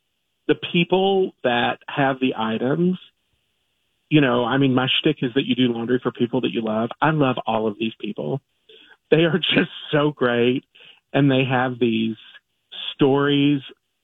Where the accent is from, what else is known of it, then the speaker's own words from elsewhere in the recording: Kentucky, United States; I mean, I'm from Kentucky. I had to make a mint julep.